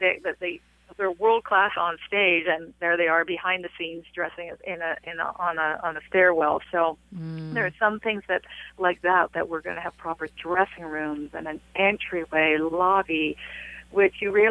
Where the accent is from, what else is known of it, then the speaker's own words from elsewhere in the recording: Canada; For me, I'm still Canadian.